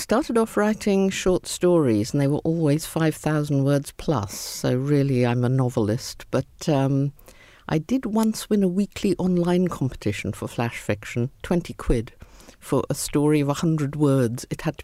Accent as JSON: {"language": "English", "country": "India", "tie": "born or raised there", "said": "because I was growing up in India where there was a lot of poverty"}